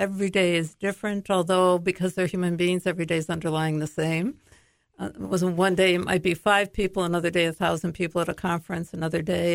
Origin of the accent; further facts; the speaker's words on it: Connecticut, United States; Well, I grew up in Connecticut.